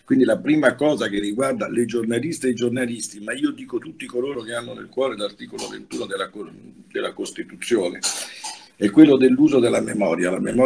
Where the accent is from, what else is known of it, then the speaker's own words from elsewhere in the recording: Veneto, Italy; lo dico anche alle regioni da dove vengo io, dal Veneto